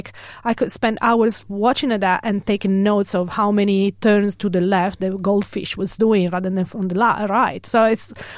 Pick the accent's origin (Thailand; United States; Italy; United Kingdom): Italy; moved away as an adult; now in Australia; this is my story. I was born and raised in Italy. I moved definitely to Australia in 2013.